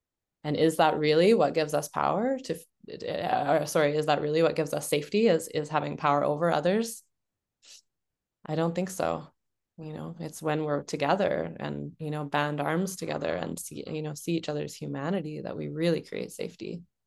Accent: Ireland; me as an Irish person, the Irish genocide is present in my body.

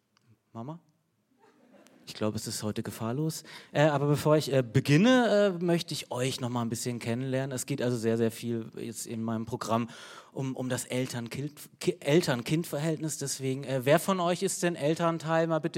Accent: Southern Germany, Germany; now in Berlin, Germany; wie alle echten Berliner komme ich aber eigentlich aus Süddeutschland. Meine Eltern wohnen immer noch

